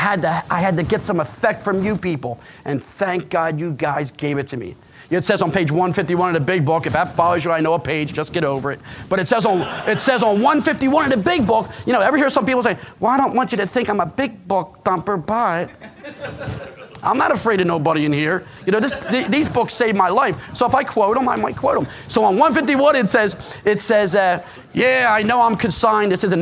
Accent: Philadelphia, Pennsylvania, United States; You know, I come from Philadelphia. Okay, I come from I told you where I come from. I come from a Catholic family.

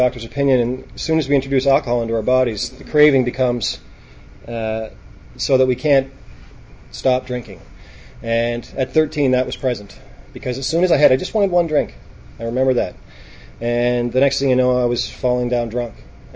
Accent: Halifax, Nova Scotia, Canada; I was born and raised in Halifax.

